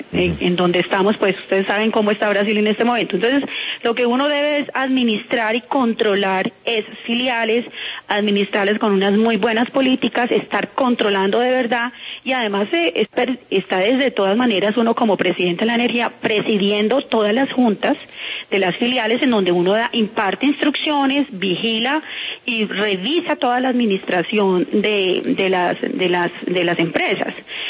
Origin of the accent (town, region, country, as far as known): Colombia